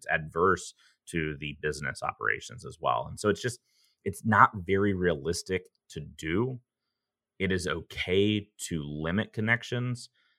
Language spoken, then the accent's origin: English; Alabama, United States; I'm from Alabama originally. I was going to go to Auburn or Alabama.